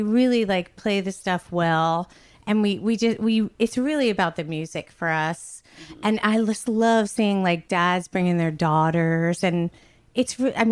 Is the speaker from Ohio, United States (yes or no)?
no; New Jersey, United States; Because I'm from New Jersey.